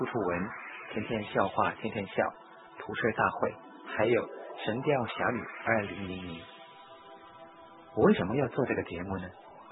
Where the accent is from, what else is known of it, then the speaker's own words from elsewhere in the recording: Hong Kong; also born or lived in Taiwan / Beijing; 我是土生土长的香港人，但是我在台湾待过2年，也在北京教过书，所以我想我的口音是香港人、北京人、大陆人、台湾人都会听懂的